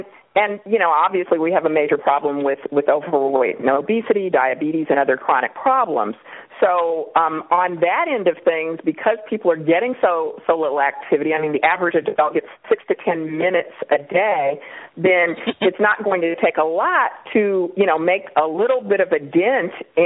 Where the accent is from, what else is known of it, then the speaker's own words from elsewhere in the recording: Kansas City, Kansas, United States; now in California, United States; Okay. Well, I'm from Kansas City, Kansas, originally.